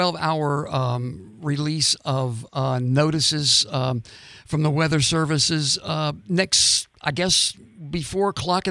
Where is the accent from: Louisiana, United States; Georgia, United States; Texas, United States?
Louisiana, United States; New Orleans; moved away as an adult; now in Pensacola, United States; I do remember this when I relocated from New Orleans after Hurricane Katrina